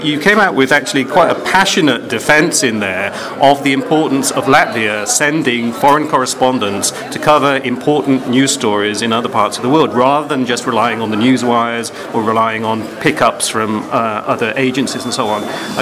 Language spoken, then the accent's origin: English; United Kingdom; I mean, as a Brit, I was quite interested and surprised